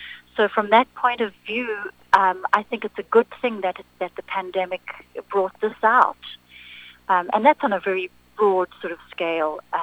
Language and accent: English; South Africa; So growing up in South Africa, there wasn't a lot of inspiration or theater for me when I was younger.